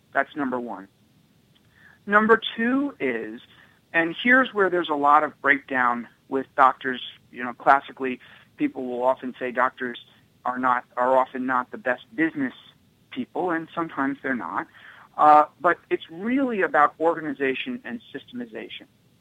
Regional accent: New York, United States; I'm from New York, so I'm a very open talker.

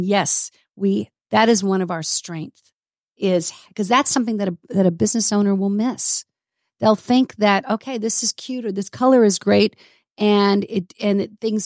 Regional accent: Los Angeles, California, United States; I'm from Los Angeles originally.

